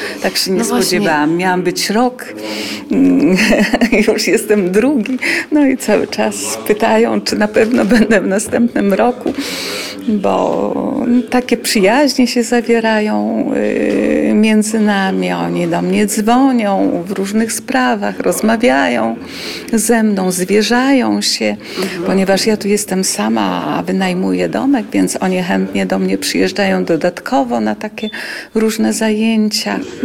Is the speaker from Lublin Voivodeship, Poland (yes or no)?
yes; Lublin, Lublin Voivodeship, Poland; moved away; ja jestem z Lublina, także to nie jest daleko, także od czasu do czasu wyjeżdżam też do Polski.